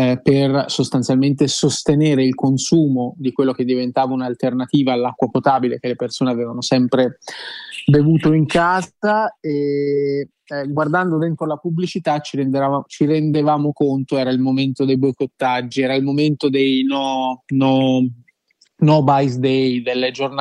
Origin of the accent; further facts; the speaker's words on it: Capannori, Tuscany, Italy; io vengo da Capannori, che è un comune in provincia di Lucca che tra i primi ha investito sul tema dei rifiuti, uno dei primi comuni rifiuti zero d'Italia